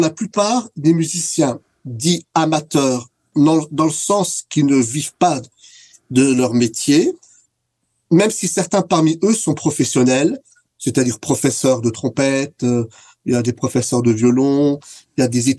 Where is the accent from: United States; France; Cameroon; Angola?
France; Grand Est; Alors, on vient d'Alsace